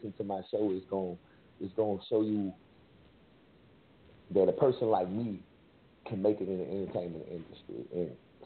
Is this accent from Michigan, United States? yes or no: no; Hammond, Louisiana, United States; moved away; also born or lived in Mississippi; I'm originally from Hammond, Louisiana. That's where I'm originally from. But I moved to Mississippi, and I went to school there and played ball and things like that.